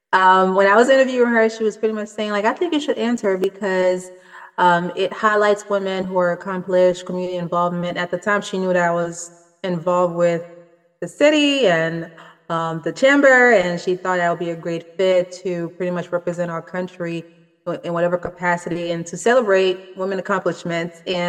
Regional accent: Haiti; now in United States; I was born and raised in Haiti, but I've been here for almost 20 years now. And I could say I'm an American at this point.

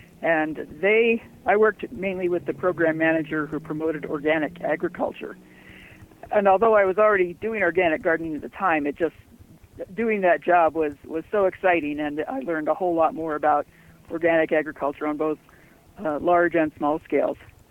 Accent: Kalispell, Montana, United States; I grew up here in Kalispell from the time I was an infant on. And I attended the University of Montana

